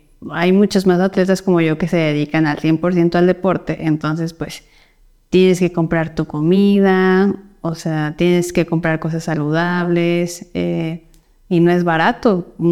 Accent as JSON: {"language": "Spanish", "country": "Mexico", "said": "soy mexicana y orgullosamente."}